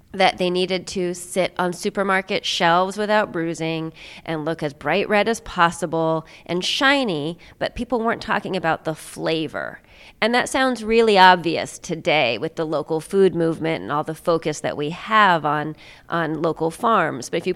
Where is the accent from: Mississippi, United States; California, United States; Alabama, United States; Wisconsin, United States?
California, United States; And I can remember growing up in California